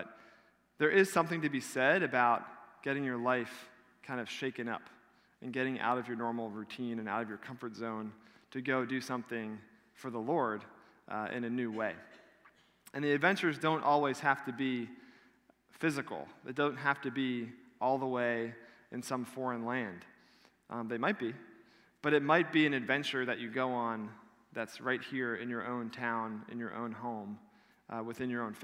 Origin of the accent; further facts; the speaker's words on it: Claymont, Delaware, United States; I mean, I'm from Claymont, and I went to school in North Wilmington, and I just hadn't really been in a city very much.